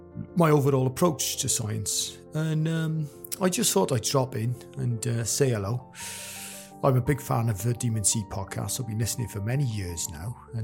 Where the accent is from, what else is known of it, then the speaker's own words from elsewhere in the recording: United States; I'm a American scientist, so if you can imagine, you know, your likes of Patrick Moore or Judith Hahn off of Tomorrow's World, like that, but American style